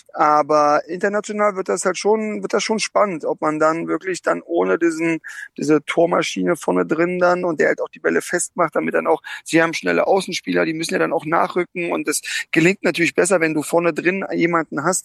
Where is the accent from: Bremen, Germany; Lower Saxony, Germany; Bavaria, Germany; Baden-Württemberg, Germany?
Baden-Württemberg, Germany; Karlsruhe; ich bin gerade in Karlsruhe in meiner alten Heimat